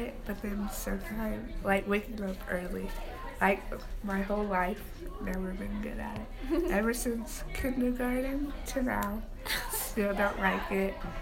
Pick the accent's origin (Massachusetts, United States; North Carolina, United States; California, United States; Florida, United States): California, United States; Tulare; also born or lived in Truckee; I grew up in Tulare, California. I lived there my whole life until, 8th grade, and then I moved to Truckee, 8th grade.